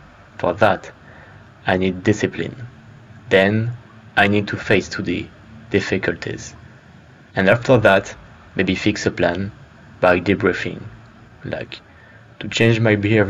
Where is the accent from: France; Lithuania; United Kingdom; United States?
France; English is a second language; So as you know, I'm not an English speaker. I come from France.